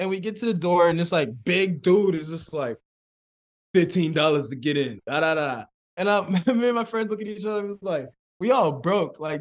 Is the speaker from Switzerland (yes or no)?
no; Wilkinsburg, Pennsylvania, United States; Like I come from Wilkinsburg, Pennsylvania, and I got cool, you know?